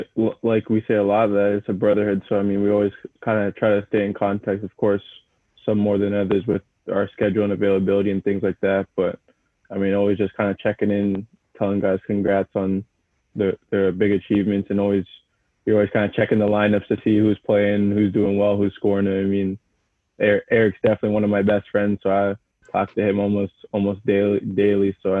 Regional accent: Canada; So being Canadian, it's not as big of an exposure as probably being in America

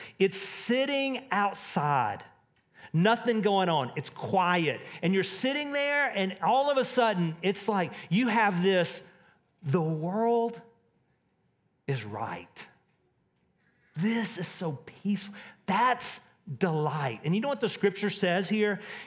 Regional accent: Texas, United States; In Texas, growing up in Texas, it was a really good Mexican meal. We would eat Mexican all the time.

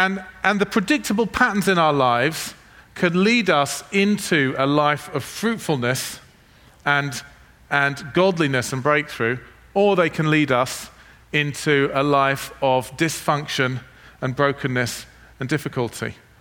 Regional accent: England, United Kingdom; As an English person, one of the habits that the entire nation I come from has is that we drink tea all the time.

